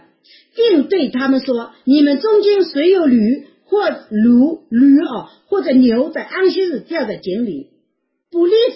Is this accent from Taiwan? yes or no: no; Wenzhou, Zhejiang, China; 患水骨就是我们温州话说肚子胀起来了